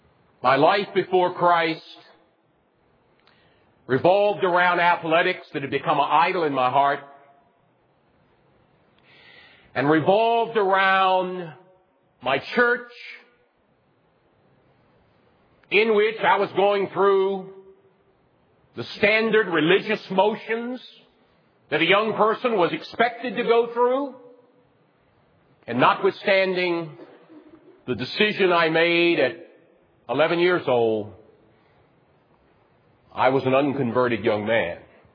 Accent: Richmond, Virginia, United States; I grew up in Richmond, Virginia, in a conservative Southern Baptist Convention church.

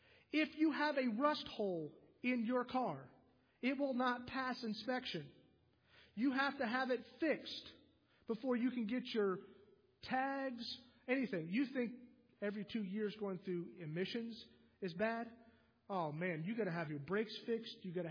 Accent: Columbus, Ohio, United States; So as a city boy, growing up in Columbus, going down, not having any really water or toilet

